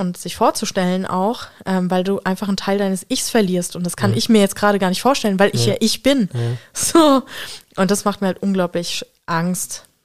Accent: Frankfurt, Hesse, Germany; Ich bin an der amerikanischen Besatzungszone aufgewachsen in Frankfurt

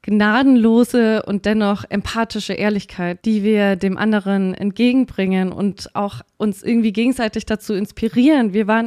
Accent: Bavaria, Germany; Ich komme nicht aus München. Ich komme aus dem Frankenland, aus der Nähe von Nürnberg. Nur um das mal klarzustellen, ich bin aus München geflohen.

